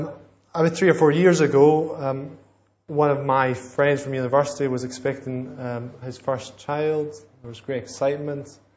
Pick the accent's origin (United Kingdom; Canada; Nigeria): United Kingdom; Scotland; it's Burns night and I'm from Scotland.